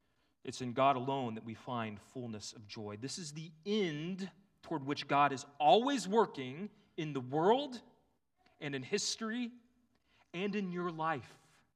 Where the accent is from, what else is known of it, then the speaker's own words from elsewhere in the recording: Texas, United States; As a Texan, it's sort of the difference between saying y'all and all y'all.